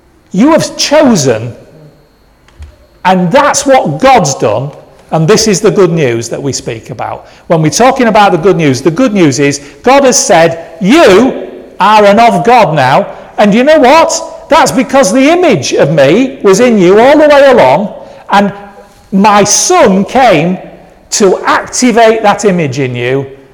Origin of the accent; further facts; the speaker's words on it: United Kingdom; Well, I've got a passport that gives me a right because it tells people I'm British.